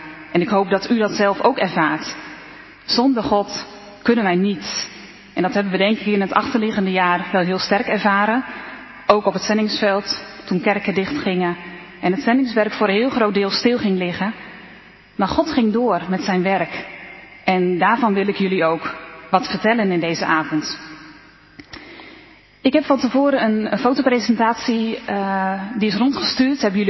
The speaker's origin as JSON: {"language": "Dutch", "country": "Netherlands", "said": "Ja, ik kon vertellen dat … dat ik uit Nederland kom."}